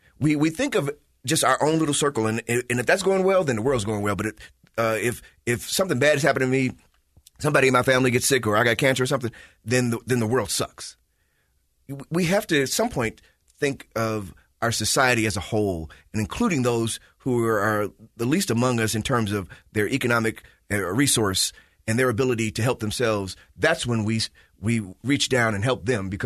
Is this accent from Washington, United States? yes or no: no; Chicago, Illinois, United States; my mom was from rural Mississippi. I grew up in Chicago where I've seen this enormous disparity in wealth growing up all my life.